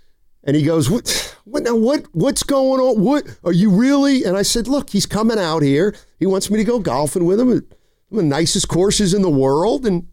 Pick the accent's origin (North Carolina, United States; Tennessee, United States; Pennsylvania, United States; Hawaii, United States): Pennsylvania, United States; Reading; now in Oakland, United States; Reading, Pennsylvania.